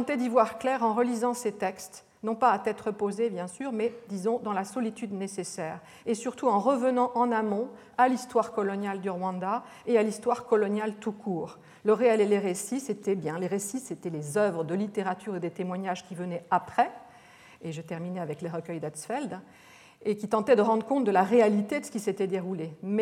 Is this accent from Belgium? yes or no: no; France; Cette extériorité est particulière quand on vient de France. Je me souviens qu'en arrivant à l'aéroport de Kigali, je me suis demandé « Mais toi, Française, qu'est-ce que tu fais là ?»